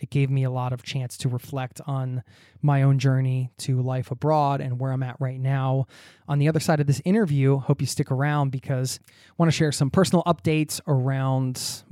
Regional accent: East Coast, United States; now in Norway; Like, I'm from the East Coast. I grew up in the East Coast of the U.S., very kind of fast-paced

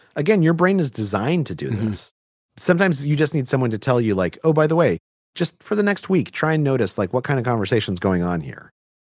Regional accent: Albuquerque, New Mexico, United States; So I grew up in Albuquerque, New Mexico, which is the Southwest.

